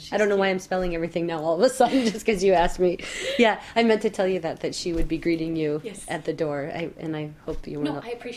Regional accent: Fargo, North Dakota, United States; also born or lived in Montana; I was raised in Fargo, North Dakota. I should probably point that out. So I was born in Montana, but raised in Fargo when I was four.

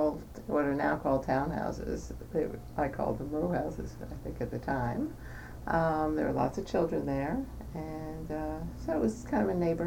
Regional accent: Philadelphia, Pennsylvania, United States; Well, I was born in Philadelphia in 1943. I'm an only child, born to parents who were refugees from Germany.

